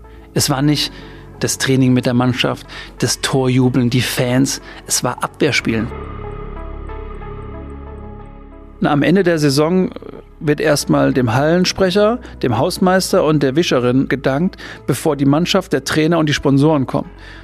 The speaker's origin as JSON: {"language": "German", "town": "Obernburg", "region": "Bavaria", "country": "Germany", "tie": "born or raised there", "said": "die Region, in der ich groß geworden bin, am bayerischen Untermain, bin ich in Obernburg groß geworden"}